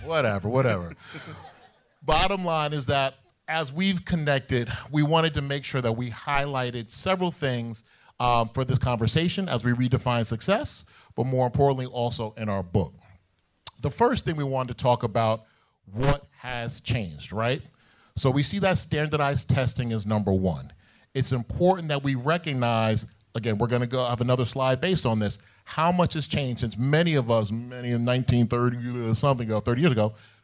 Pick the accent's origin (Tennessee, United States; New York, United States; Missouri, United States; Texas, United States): New York, United States; Brooklyn; I'm from Brooklyn, New York. That implies whatever you want it to imply.